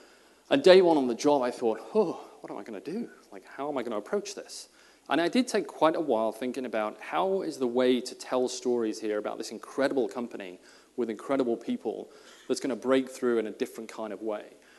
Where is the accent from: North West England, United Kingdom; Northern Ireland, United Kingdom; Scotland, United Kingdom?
North West England, United Kingdom; Liverpool; because I'm from Liverpool, I stole it from somebody else's website.